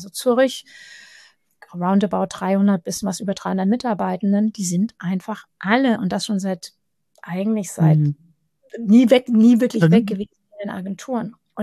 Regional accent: Hamburg, Germany

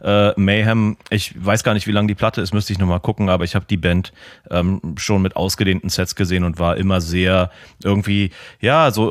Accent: Berlin, Germany; ich bin halt Berliner

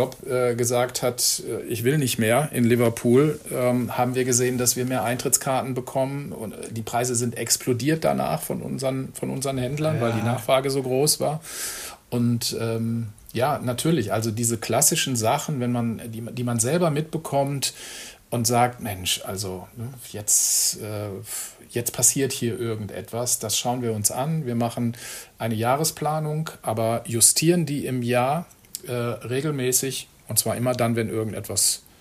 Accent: North Rhine-Westphalia, Germany; Ich bin aus dem Ruhrgebiet

